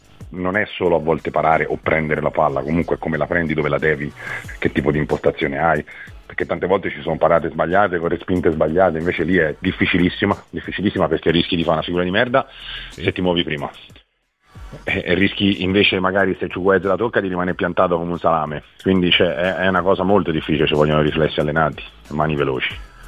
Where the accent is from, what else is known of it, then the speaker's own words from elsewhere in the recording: Florence, Tuscany, Italy; poi dopo sono fatto così da buon fiorentino orgoglioso